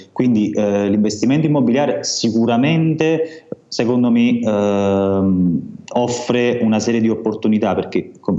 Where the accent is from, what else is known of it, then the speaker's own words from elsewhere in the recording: Campania, Italy; now in Turin, Italy; due città che conosco, cioè su Torino, dove vivo attualmente, e sul mio paese di origine, che è in Costiera Amalfitana, come si sente dal mio accento.